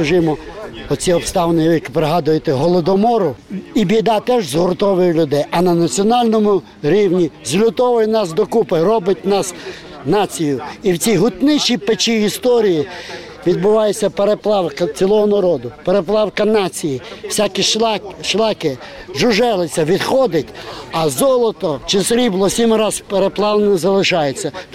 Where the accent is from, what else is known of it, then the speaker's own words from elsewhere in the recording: Lviv, Lviv Oblast, Ukraine; Я львів'янин